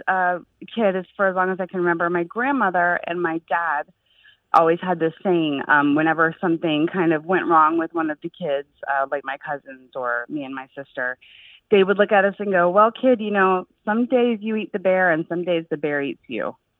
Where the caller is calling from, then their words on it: Fleming Island, Florida, United States; I'm calling from Fleming Island, Florida, right outside of Jacksonville.